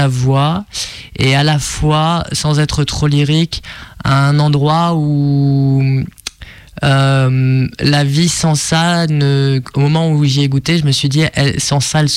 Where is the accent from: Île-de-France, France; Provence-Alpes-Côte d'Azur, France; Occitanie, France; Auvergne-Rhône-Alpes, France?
Auvergne-Rhône-Alpes, France; Je viens du Beaujolais où je gagne mon poids en bouteille de vin.